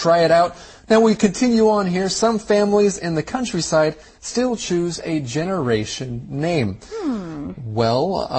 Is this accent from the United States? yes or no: no; Taiwan; Well, I grew up in Taiwan.